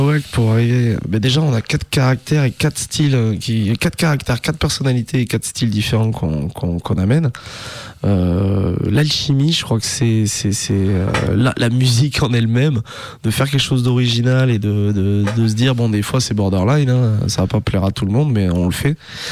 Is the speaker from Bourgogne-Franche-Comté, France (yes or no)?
no; Rodez, Occitanie, France; je suis de Rodez à la base. Ça bouge beaucoup moins qu'ici.